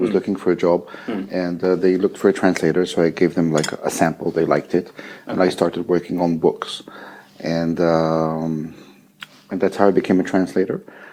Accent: Israel; first language French; English is a second language; Well, originally, I'm from Israel, and I was born in a bilingual situation. So both my parents are French, and I grew up in French and then in Hebrew

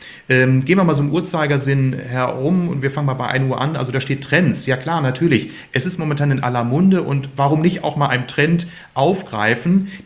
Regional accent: Bielefeld, North Rhine-Westphalia, Germany; born there; now in Herford, Germany; gebürtiger Bielefelder, lebe jetzt in Herford

